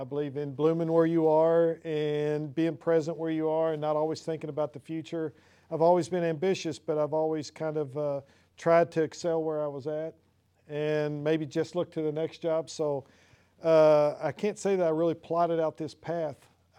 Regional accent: Kentucky, United States; I'm from Kentucky. That's why I talk the way I do.

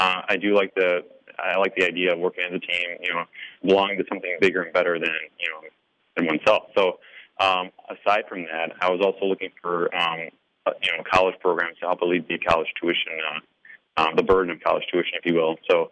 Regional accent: Green Bay, Wisconsin, United States; Well, in terms of my background, I was born in Green Bay, like I just mentioned. Went to Green Bay Preble High School, graduated in 2000

